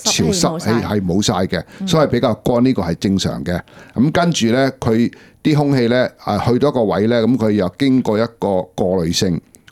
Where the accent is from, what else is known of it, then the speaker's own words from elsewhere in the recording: Shanghai, China; 因为我们上海人没有用公筷的。